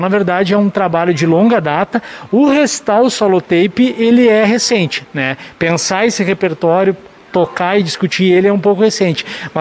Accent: Santa Maria, Rio Grande do Sul, Brazil; Na verdade, eu sou natural de Santa Maria, né?

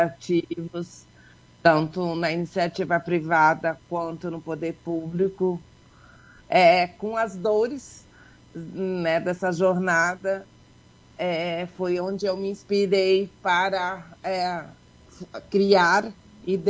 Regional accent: Rio Grande do Sul, Brazil; Como eu não sou de Caxias, eu sou da Serra Gaúcha, mas não sou de Caxias do Sul

